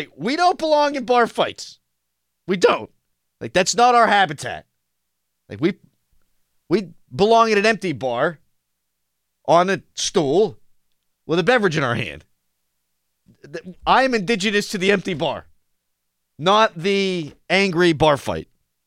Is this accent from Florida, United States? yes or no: no; Mount Lebanon, Pennsylvania, United States; I grew up in Mount Lebanon, man.